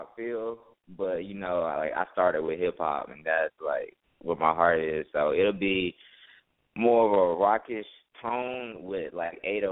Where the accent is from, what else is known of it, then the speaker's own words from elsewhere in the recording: Macon, Georgia, United States; now in Alabama, United States; I'm originally from Georgia, Macon, Georgia, like so close to Atlanta. But right now I've been living in Alabama for like the past 5 years